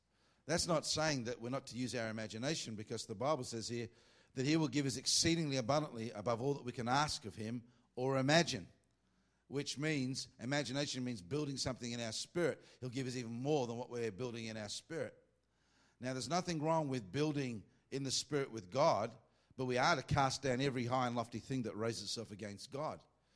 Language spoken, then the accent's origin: English; Australia; now in United States; I'm from Australia.